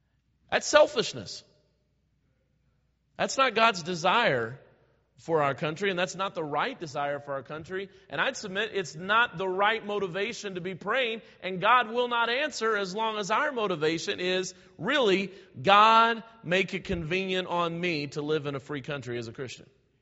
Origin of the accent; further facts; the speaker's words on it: United States; I love American history, and as an American, I just don't want my country going that way.